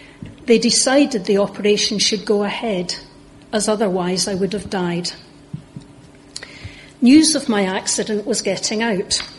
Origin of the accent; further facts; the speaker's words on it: Largs, Scotland, United Kingdom; my hometown of Largs on the west coast of Scotland